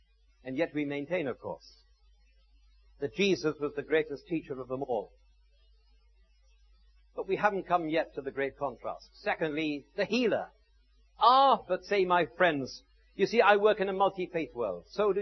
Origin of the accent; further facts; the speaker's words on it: Wales, United Kingdom; Oh, but we're English. I'm Welsh, of course.